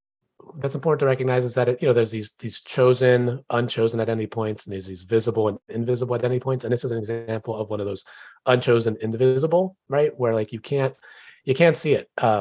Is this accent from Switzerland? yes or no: yes; Switzerland; For me, people are like, oh, Switzerland, that's great.